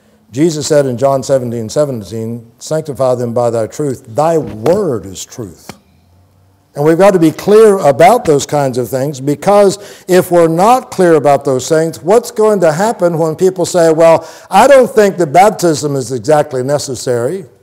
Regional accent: Plant City, Florida, United States; when I grew up in Plant City, Kathleen was not exactly our favorite team

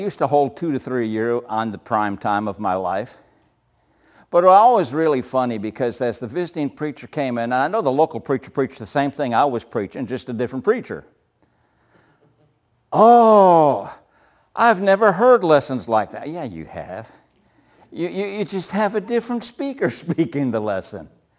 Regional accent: Illinois, United States; No one cares that I came from Illinois. No one cares when I started preaching.

